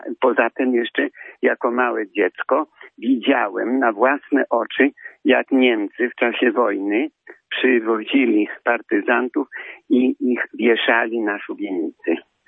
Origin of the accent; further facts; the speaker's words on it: Radom, Masovian Voivodeship, Poland; born there; Ja urodziłem się w Radomiu, a 30 maja 1946 roku przyjmowałem pierwszą komunię świętą.